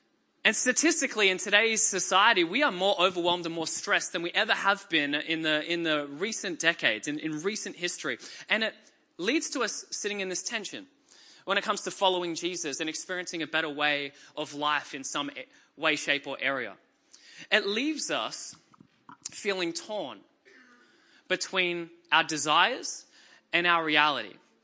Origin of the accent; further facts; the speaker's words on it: Australia; Because as an Australian who watches a significant amount of TV